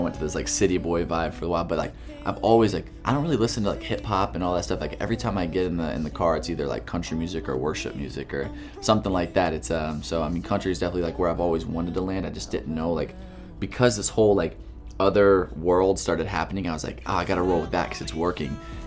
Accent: Texas, United States; I'm from Texas originally. You know, I grew up in the South.

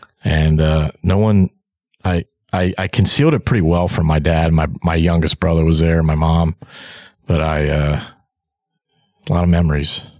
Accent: Gallipolis, Ohio, United States; They moved from my hometown of Galpolis, Ohio to sunny Bluffton, South Carolina

